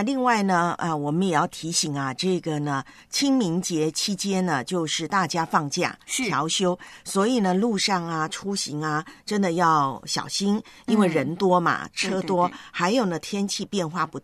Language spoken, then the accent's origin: Chinese; Taiwan; 因为我忙着看我的老家台湾的新闻。